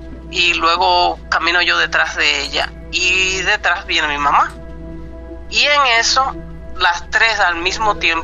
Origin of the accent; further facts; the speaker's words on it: Dominican Republic; now in Canada; yo, perdón, originalmente soy de la República Dominicana.